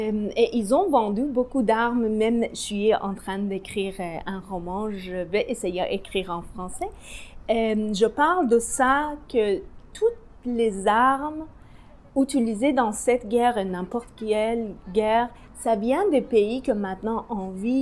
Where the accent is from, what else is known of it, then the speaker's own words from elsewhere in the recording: Tehran, Tehran Province, Iran; born there; French is a second language; Je suis née à Téhéran pendant la guerre l'Iran-l'Irak.